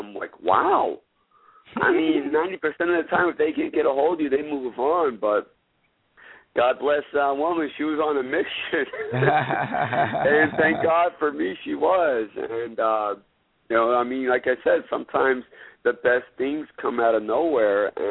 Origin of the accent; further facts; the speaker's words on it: Idaho, United States; also born or lived in Afghanistan; I grew up actually in Idaho. We were sponsored by an American family, and we grew up there.